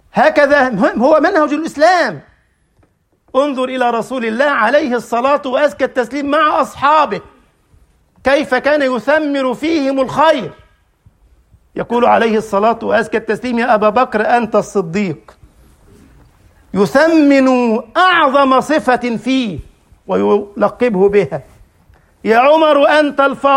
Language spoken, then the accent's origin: Arabic; Egypt; اللي بيسميه عندنا في مصر الدلع